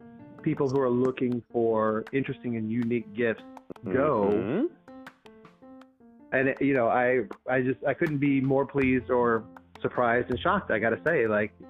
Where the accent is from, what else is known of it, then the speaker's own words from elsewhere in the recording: Texas, United States; I'm 48, so I came from a place, and I grew up in Baptist East Texas, where coming out was a thing.